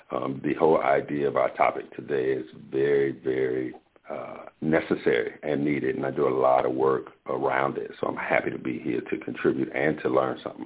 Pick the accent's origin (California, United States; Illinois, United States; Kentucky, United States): Illinois, United States; Chicago; now in Atlanta, United States; born and raised in Chicago. I currently live in Atlanta.